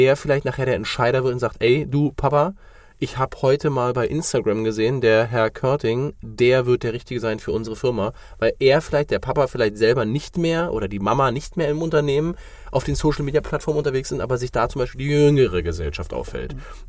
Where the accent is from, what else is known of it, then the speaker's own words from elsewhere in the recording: China; now in Germany; Ich bin jetzt aus China und möchte hier in Deutschland mein Business aufbauen.